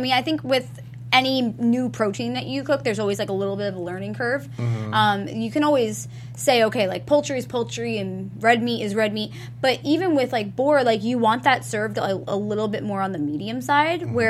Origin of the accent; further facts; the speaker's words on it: New Jersey, United States; I'm from South Jersey, okay?